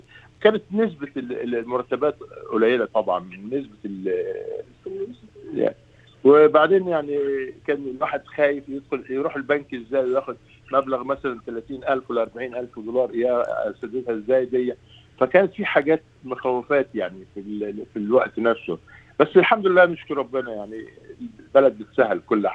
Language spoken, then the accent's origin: Arabic; Egypt; moved away as an adult; now in Australia; أنا جاي من مصر، كانوا ساعتها 90 مليون نسمة جاي هنا، كل أستراليا خلت 20 نسمة